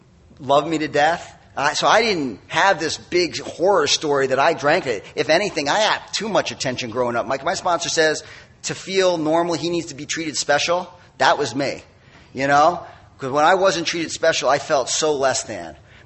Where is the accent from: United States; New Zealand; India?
United States; Northeast; I'm from the Northeast. You know, I just come from boarding school.